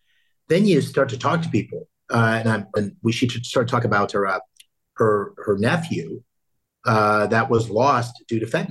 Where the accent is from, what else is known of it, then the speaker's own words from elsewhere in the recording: Pennsylvania, United States; moved away; I left, I guess, 40 years ago from my hometown. I've been back to Pennsylvania many times since.